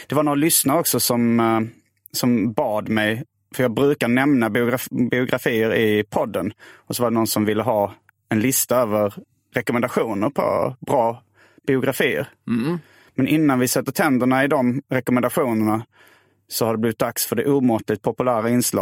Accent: Järup, Skåne, Sweden; also born or lived in Malmö; Jag ser mig som född i Järup. Nej, jag är född i Malmö egentligen. Men jag flyttade till Järup när jag var noll.

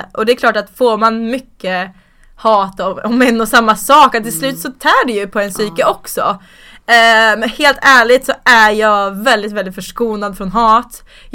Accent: Värmland, Sweden; accent: Värmland dialect; now in Stockholm, Sweden; Jag är faktiskt uppväxt utanför Karlstad i en liten by kan man väl säga.

